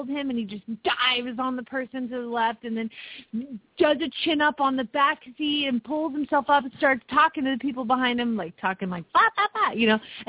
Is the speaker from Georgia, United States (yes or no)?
yes; Georgia, United States; I remember tornadoes all growing up in Georgia.